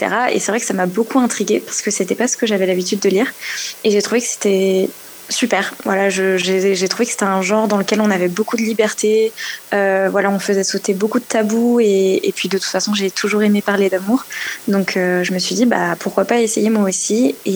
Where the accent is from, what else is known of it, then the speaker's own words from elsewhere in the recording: Paris, Île-de-France, France; Alors moi, je viens de Paris, en banlieue parisienne.